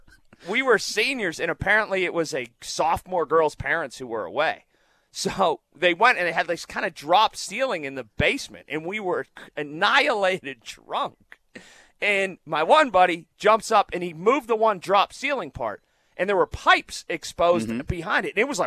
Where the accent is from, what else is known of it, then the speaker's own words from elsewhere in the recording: Sharpsburg, United States; I grew up in Sharpsburg, but I had friends.